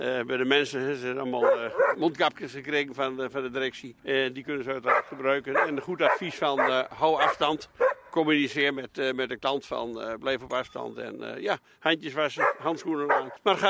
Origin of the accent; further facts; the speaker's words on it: Overijssel, Netherlands; now in Friesland, Netherlands; Maar ik ben een tukker, hè?